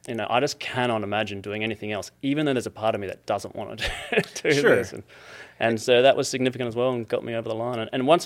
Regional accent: Adelaide, South Australia, Australia; I'm from Adelaide, South Australia. And if you look at Australia, if you point to the middle and go directly south, that's where we come from.

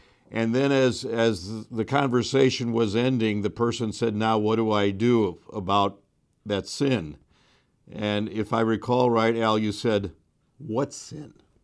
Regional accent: Midwest, United States; and admittedly I grew up in the Midwest.

